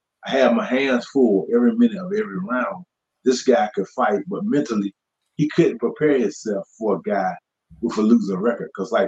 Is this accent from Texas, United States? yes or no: no; Ivanhoe, North Carolina, United States; nobody from around my area, I'm from Ivanhoe, North Carolina. Yes. The 2000 census, the population is 311.